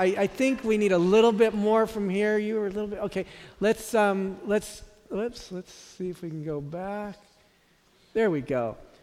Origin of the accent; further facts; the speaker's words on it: San Francisco, California, United States; also born or lived in Boston, United States; Growing up, I grew up in San Francisco, and I like to say I was, even though I'm Armenian, I was raised Jewish.